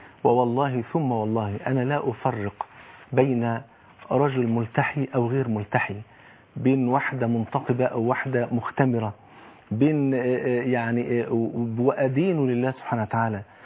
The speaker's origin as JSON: {"language": "Arabic", "country": "Egypt", "said": "احنا كمصريين وكناس مسلمين"}